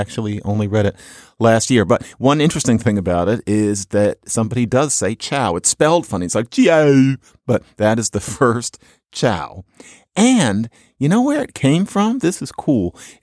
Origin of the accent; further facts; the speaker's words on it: Philadelphia, Pennsylvania, United States; Growing up in Philadelphia in the 70s, I remember boogie was what we said for booger.